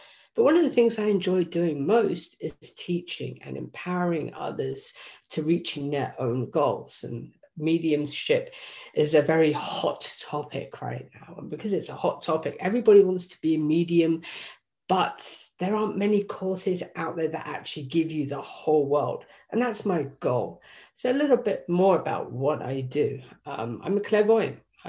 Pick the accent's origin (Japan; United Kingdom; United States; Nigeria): United Kingdom; England; Originally, I was from England.